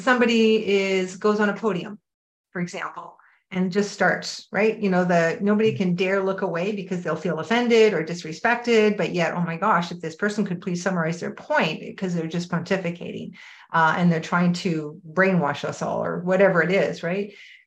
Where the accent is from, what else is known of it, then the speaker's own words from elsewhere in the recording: Vancouver, British Columbia, Canada; also born or lived in California; But COVID moved me to my hometown to be closer to my family. And so I'm up here in Vancouver, British Columbia, which is, I'm Canadian, but my business is in the US.